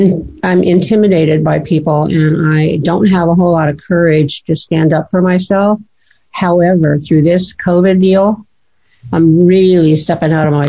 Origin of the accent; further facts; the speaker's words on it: Dayton, Nevada, United States; also born or lived in California; now in Dayton, United States; Well, I'm from, now I'm from Dayton, Nevada, which is near Carson City, Nevada, Lake Tahoe.